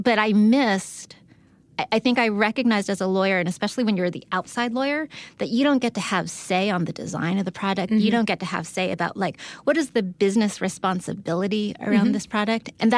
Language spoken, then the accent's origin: English; San Diego, California, United States; No, I'm from San Diego